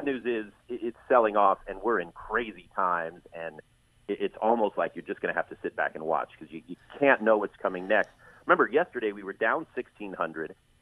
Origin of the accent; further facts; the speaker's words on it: Oakland, California, United States; When I was a kid growing up in East Oakland, we'd go to the Chabot Planetarium.